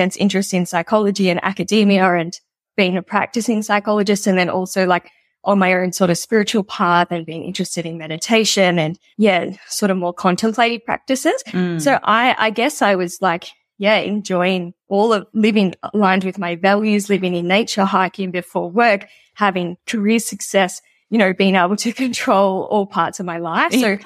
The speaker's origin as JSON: {"language": "English", "town": "Melbourne", "region": "Victoria", "country": "Australia", "tie": "born or raised there", "also_born_or_lived": "United States", "moved": "yes", "lives_now": "Northern Rivers, Australia", "said": "I'm from Melbourne. I grew up in Melbourne, sort of suburbs, and we packed up our bags and moved over to the States. And we've done so many different things. We've since moved interstate to the Northern Rivers."}